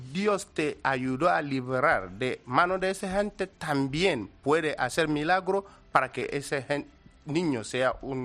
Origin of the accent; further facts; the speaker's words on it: South Nigeria, Nigeria; first language Igbo; Spanish is a second language; now in Spain; mi idioma original es otro. Soy del sur de Nigeria, que se llama Igbo, pero estudié a su época hace 25 años en la parte del norte. Ahí aprendí un poco AUSA. Y como ya llevo años aquí en España, pues va mezclando.